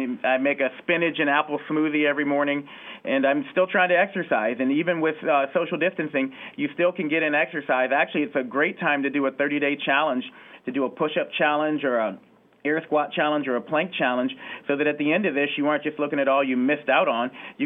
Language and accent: English; the South, United States; Unfortunately, I grew up in the South, and you know, you give everyone a kiss on the cheek and you hug